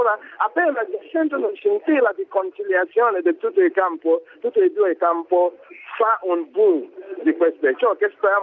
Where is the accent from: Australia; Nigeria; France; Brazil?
Nigeria; Italian is a second language; siccome io sono nigeriano, avevo cresciuto come un giovane